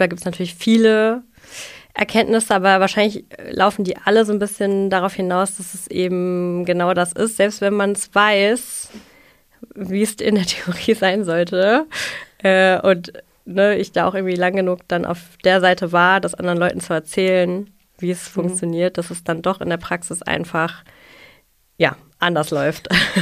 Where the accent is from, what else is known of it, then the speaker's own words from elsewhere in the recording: Wiesbaden, Hesse, Germany; Eine total schöne Altbauwohnung hier im tollen Wiesbaden, in meiner Heimat auch.